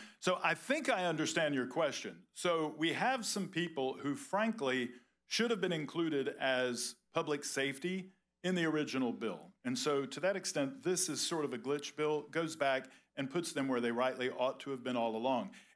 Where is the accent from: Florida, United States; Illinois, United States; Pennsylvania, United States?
Florida, United States; In my hometown, in Duval County, there was a raid